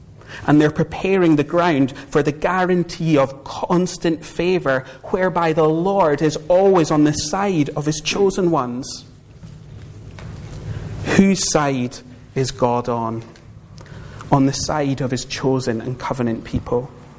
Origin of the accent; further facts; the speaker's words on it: Edinburgh, Scotland, United Kingdom; When I was growing up in Edinburgh, I had a choice of which football team to support